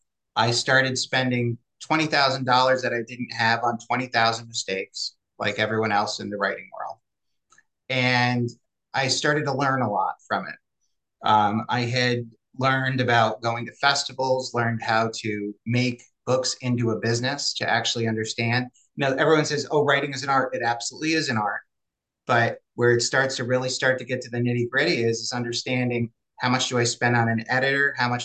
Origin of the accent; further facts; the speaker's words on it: New York, United States; I was born in the Northeast. I was born in the Hudson Valley of New York, which is a very much a storytelling tale fable kind of like area